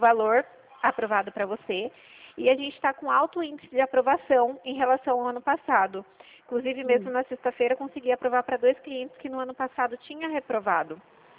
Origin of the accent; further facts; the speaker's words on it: Itu, São Paulo, Brazil; Não, eu sou daqui da cidade de Itu.